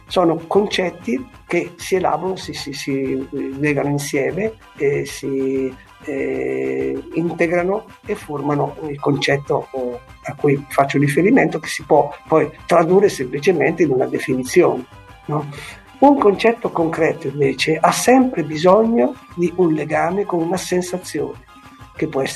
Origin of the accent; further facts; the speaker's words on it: Ancona, Marche, Italy; così da anconetano verace